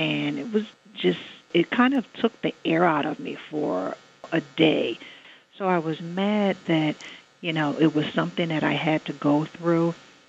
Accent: New Jersey, United States; At this point, I like to interject that I'm born and raised in New Jersey, and right around the time when I'd moved down to Florida

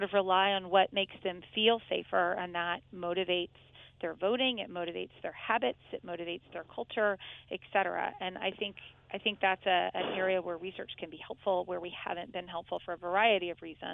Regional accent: Texas, United States; now in Connecticut, United States; Right, I'm from Texas, right, originally. I now live in Connecticut, but I'm from Texas. And guns are a part of life there.

